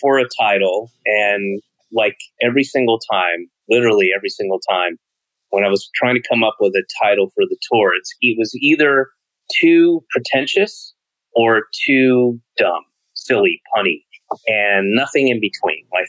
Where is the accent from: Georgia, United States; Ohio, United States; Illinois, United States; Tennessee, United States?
Georgia, United States; I grew up in Georgia, but yeah, we had SCTV was on.